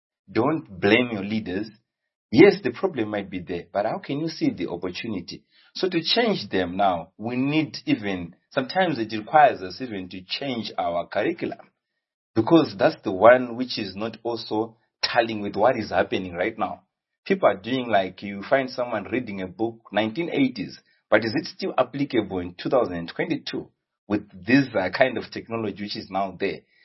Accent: Watsomba, Manicaland, Zimbabwe; So I was born and bred in Watsumba.

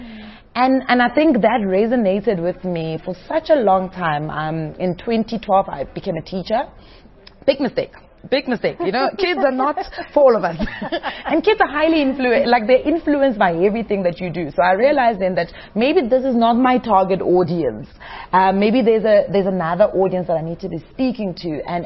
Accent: Bushbuckridge, Mpumalanga, South Africa; So when I was growing up, so we grew up in Bushbuck Ridge.

